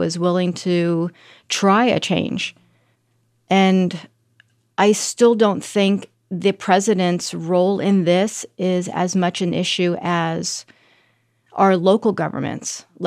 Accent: Florida, United States; why couldn't it have been in my home state of Florida?

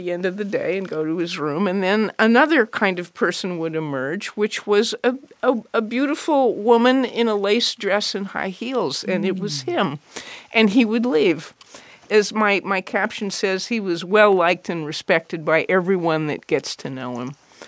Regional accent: Cheyenne, Wyoming, United States; Well, I grew up in Cheyenne, Wyoming

